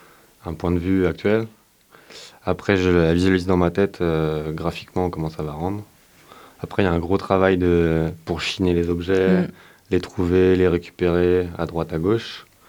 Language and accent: French; Nantes, Pays de la Loire, France; je suis plus été marqué par le graffiti des années 90, à Nantes.